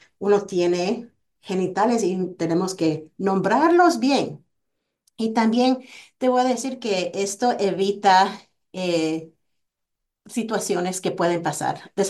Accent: Ecuador; yo crecí, yo soy ecuatoriana, yo crecí en una familia muy latina

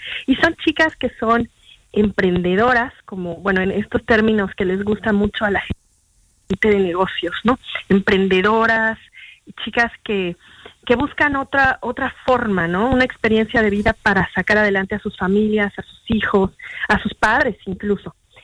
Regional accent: Mexico; tú Mariel como argentina y yo como mexicana

